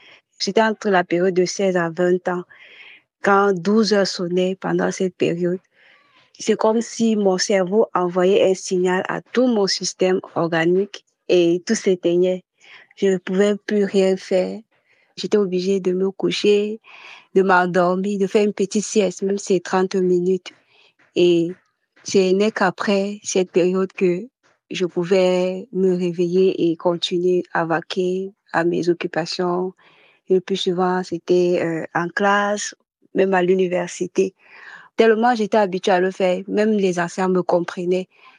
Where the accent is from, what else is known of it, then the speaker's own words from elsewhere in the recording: Cameroon; j'ai 29 ans. Je suis camerounaise.